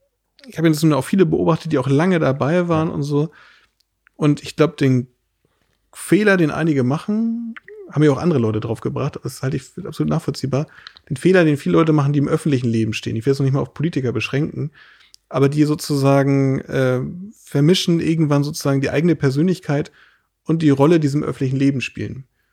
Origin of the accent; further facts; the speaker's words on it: Schleswig-Holstein, Germany; wir leben jetzt hier in unserer lauenburgischen Heimat bei Hamburg, wo ich herkomme